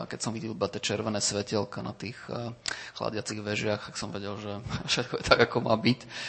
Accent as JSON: {"language": "Slovak", "town": "Trnava", "region": "Trnava Region", "country": "Slovakia", "tie": "born or raised there", "said": "keď som bol malý, tak som sa v Trnave, odkiaľ pochádzam, vždy pozeral"}